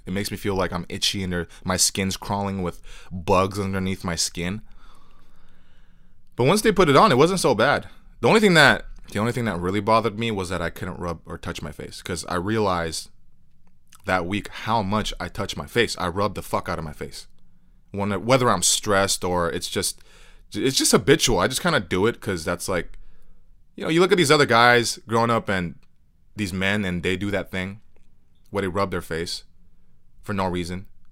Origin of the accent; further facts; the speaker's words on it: United States; Asian Americans, Korean Americans, I'm Korean American, and I related to a lot of it.